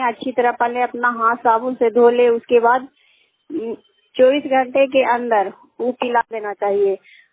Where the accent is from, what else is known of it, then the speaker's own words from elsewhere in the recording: Harnaut, Bihar, India; थाना हरनौत जिला नालंदा के रहने वाली हूँ।